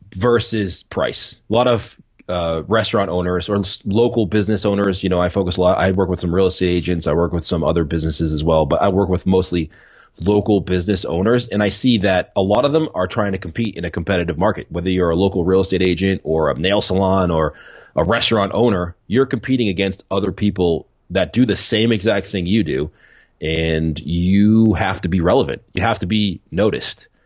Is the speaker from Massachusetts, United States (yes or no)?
yes; Boston, Massachusetts, United States; I grew up in Boston. I'm born and raised in Boston.